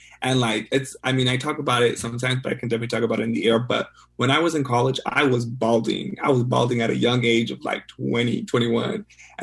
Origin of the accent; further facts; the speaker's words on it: United States; born there; And they immigrated to the United States before I was born. And I was born in the United States in 1997.